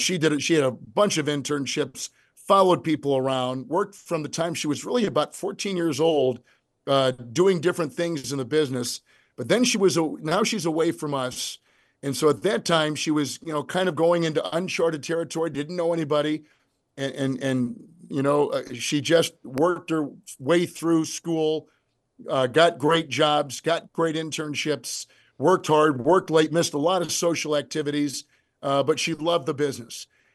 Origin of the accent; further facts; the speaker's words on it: Green Bay, Wisconsin, United States; now in Kansas City, United States; And I grew up in Green Bay. My dad worked for the Packers for 37 years. And I was a ball boy and went to high school there. And even though we live in Kansas City now, that's where I grew up.